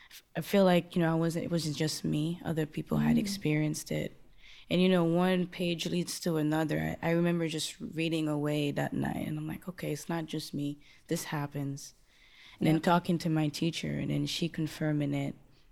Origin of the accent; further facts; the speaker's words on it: Haiti; moved away; So people see me, where are you from? Haiti. And, you know, immediately, oh my God, were you just there? How's your family?